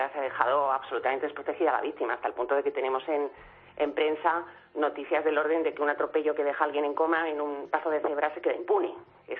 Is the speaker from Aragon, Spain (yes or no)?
no; Madrid, Community of Madrid, Spain; De Madrid.